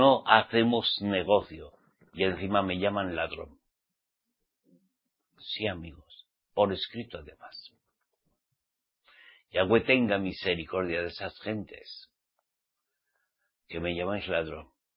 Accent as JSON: {"language": "Spanish", "region": "Basque Country", "country": "Spain", "said": "posiblemente en mi tierra. Como soy vasco"}